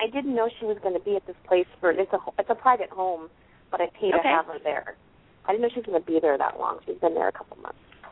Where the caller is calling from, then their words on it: Virginia, United States; I'm calling from Virginia.